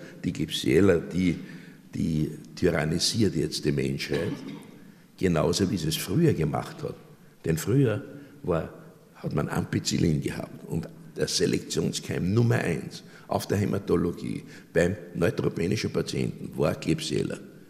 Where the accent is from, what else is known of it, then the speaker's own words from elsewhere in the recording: Austria; Nicht wir als Österreicher